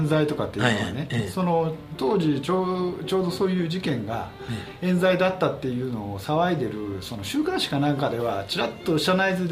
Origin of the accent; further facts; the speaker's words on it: Kansai, Japan; いやいや、私関西出身で